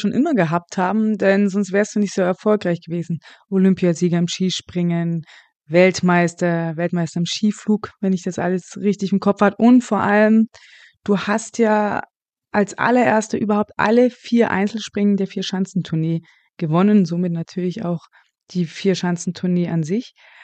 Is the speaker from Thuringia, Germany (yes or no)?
yes; Thuringia, Germany; moved away; Ich komme aus Thüringen. Wir sind eigentlich noch früher abgehauen. Wir sind 84 rüber, also noch vor der Wende.